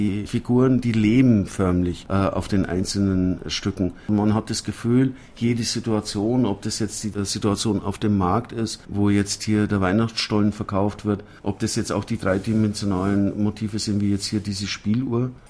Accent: Czechia; now in Germany; und ich komme ja selber aus Tschechien, und da gab's genauso einen Christbaum

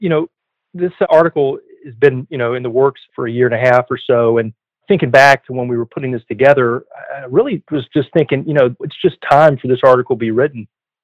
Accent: North Carolina, United States; My background, I'm originally from North Carolina, went to University of Chapel Hill for undergrad at med school, and then did my residency at the University of Pennsylvania in Philadelphia.

